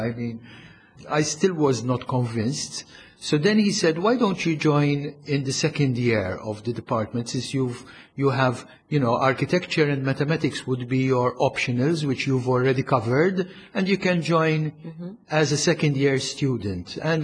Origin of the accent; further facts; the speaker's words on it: Valletta, South Eastern Region, Malta; I was born in Valletta. In 1954, way back. Valletta was a totally different city then. So I grew up in the Valletta of the 60s and the 70s.